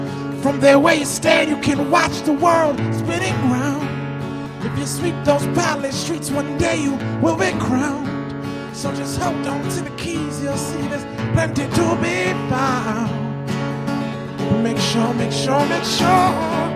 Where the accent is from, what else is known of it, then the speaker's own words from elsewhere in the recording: Brampton, Ontario, Canada; I was born in Brampton. Raised Brampton.